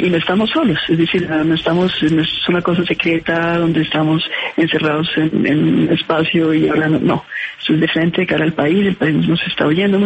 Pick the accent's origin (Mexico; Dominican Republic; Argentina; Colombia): Colombia; A cada uno de nosotros como colombianos